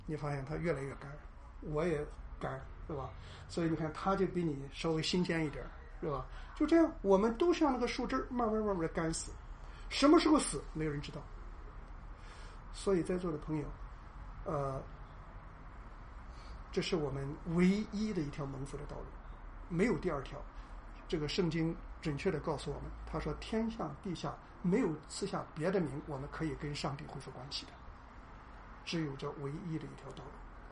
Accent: China; 因为我是中国人，所以我讨厌美国，绝对没有这个意思

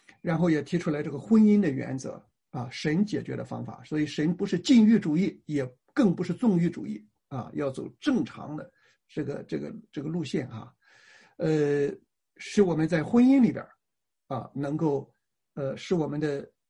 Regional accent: Tai'an, Shandong, China; 我小的时候在山东，在泰安啊，泰安就是一个非常拜偶像盛行的地方啊

